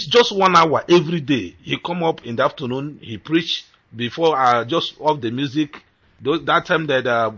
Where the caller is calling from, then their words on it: Malaysia; I'm calling from Malaysia.